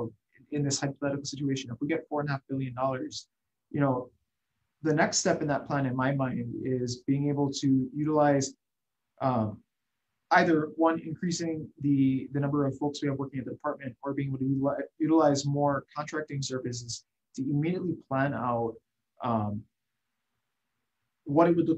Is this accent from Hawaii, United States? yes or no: yes; Kailua, Hawaii, United States; I grew up in Kailua.